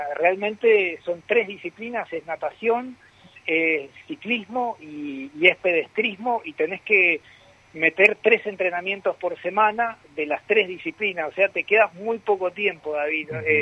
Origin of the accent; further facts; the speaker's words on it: El Dorado, Misiones, Argentina; now in Buenos Aires, Argentina; yo soy del Dorado, soy nacido en el Dorado y bueno, hace ya un tiempo que estoy en Buenos Aires.